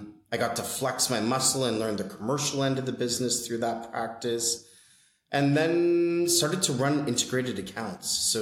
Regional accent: La Paz, Bolivia; also born or lived in Brazil / Canada; I grew up in South America. I grew up in Brazil and Bolivia. La Paz, Bolivia specifically is where I finished my high school. And Canadian originally.

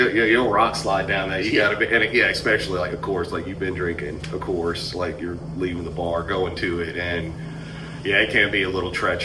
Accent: Demopolis, Alabama, United States; from my hometown of Demopolis

